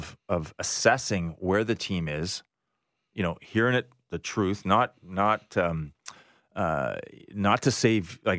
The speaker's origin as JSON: {"language": "English", "town": "Medicine Hat", "region": "Alberta", "country": "Canada", "tie": "born or raised there", "said": "for a kid growing up in Medicine Hat in the 70s and being able to live out his dream as a professional hockey player"}